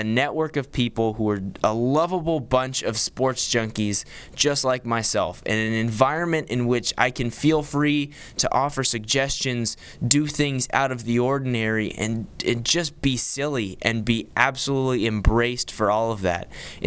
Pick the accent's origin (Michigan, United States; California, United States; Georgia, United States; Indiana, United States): California, United States; San Francisco; When I was 8 years old, growing up in San Francisco, radio was a magical thing for me.